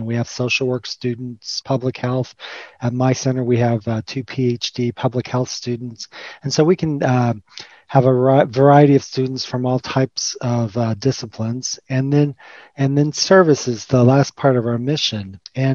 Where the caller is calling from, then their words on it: Bloomington, Indiana, United States; I'm joining you from Bloomington. I work at the Indiana Institute on Disability and Community, and we are still working remote.